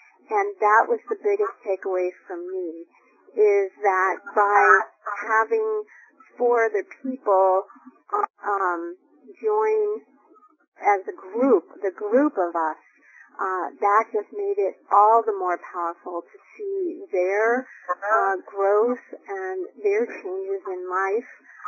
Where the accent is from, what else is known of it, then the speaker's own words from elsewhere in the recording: New Hampshire, United States; I'm from New Hampshire